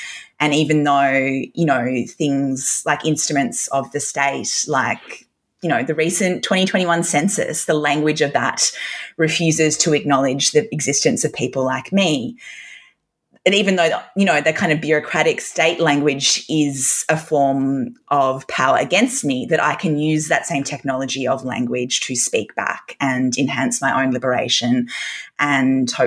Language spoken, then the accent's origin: English; Newcastle, North East England, United Kingdom; I grew up in Newcastle in the 90s and the early 2000s.